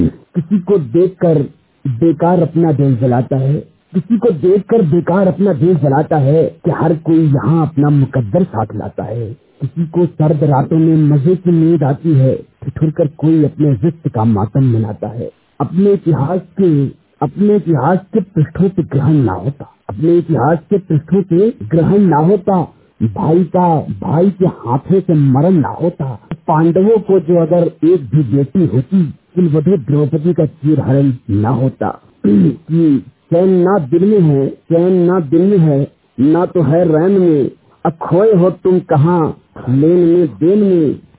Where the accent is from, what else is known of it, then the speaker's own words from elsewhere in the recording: Majhiyar, Madhya Pradesh, India; मैं मध्य प्रदेश के रीवा डिस्ट्रिक्ट के ग्राम मझियार का रहने वाला हूँ।